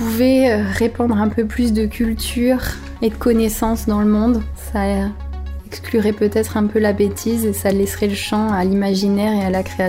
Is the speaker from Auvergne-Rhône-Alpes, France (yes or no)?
no; Hauts-de-France, France; Je le disais, je viens du Pas-de-Calais et moi j'ai été baignée dans des bassins industriels où les gens n'avaient pas forcément énormément de moyens, n'avaient pas une culture extraordinaire